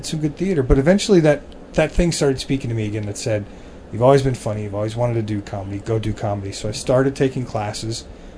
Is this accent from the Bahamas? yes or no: no; Florida, United States; And I drank my way out of that school and had to go back to Florida. I grew up in Florida.